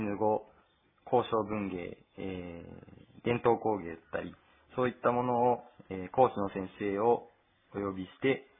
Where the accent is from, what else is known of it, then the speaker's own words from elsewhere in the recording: Urakawa, Hokkaido, Japan; 出身は北海道の浦河町です。浦河町では、高校卒業18年間住んでいました。